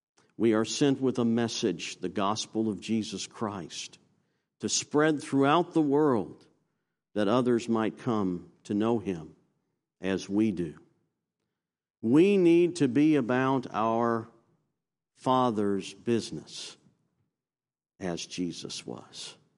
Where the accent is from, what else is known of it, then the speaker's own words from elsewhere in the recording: Virginia, United States; now in Florida, United States; And I grew up in Virginia. I went to college in South Carolina. I youth pastored in Georgia. I've been here in Florida for 20 years